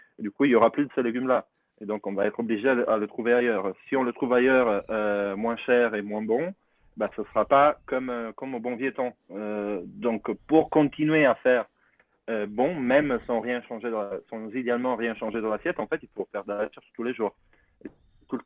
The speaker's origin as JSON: {"language": "French", "country": "Italy", "tie": "born or raised there", "moved": "as an adult", "said": "je suis parti de l'Italie assez jeune, à 18, 18, 19 ans, pour aller à Paris. Et je viens de la campagne en Italie."}